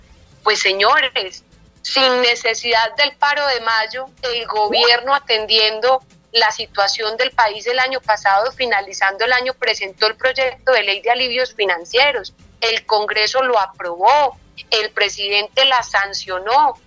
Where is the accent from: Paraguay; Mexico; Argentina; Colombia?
Colombia; Yo creo que como colombianos tenemos que ser firmes en rechazar las acciones ilegales